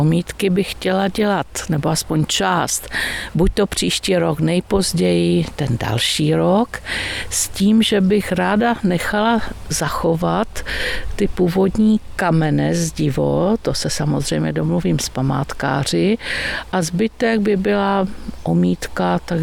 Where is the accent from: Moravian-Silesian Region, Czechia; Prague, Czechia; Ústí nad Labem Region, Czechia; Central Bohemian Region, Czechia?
Moravian-Silesian Region, Czechia; Ostrava; protože původně jsem Ostravačka